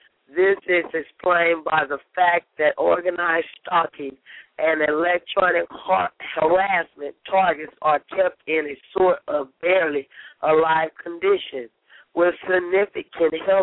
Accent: Richmond, California, United States; I'm from Richmond, California

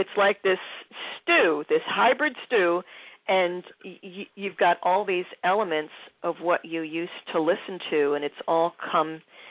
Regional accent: Philadelphia, Pennsylvania, United States; growing up in Philadelphia with my Italian brethren around me

